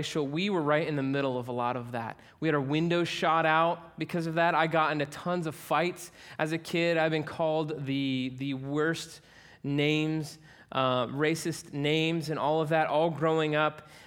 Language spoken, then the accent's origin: English; Newark, Ohio, United States; I grew up in Newark, Ohio. Not New Jersey, Newark, Ohio.